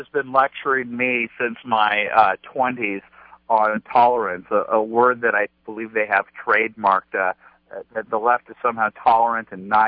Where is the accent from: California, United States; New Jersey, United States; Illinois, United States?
California, United States; Hollywood; I grew up in Hollywood, was involved in Hollywood in the old media.